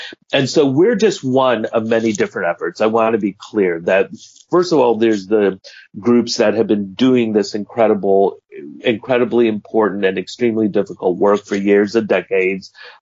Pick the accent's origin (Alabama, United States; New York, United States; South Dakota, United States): New York, United States; You know, I'm from New York, and it's just like Trump has always been a joke, a con man.